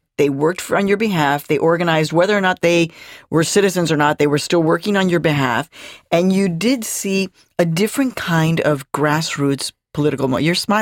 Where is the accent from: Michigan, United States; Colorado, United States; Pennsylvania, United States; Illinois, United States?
Illinois, United States; Chicago; also born or lived in Mexico City, Mexico; I grew up in Chicago, born in Mexico City, and I would see you on Mexican television when I would go and you know, visit with my family.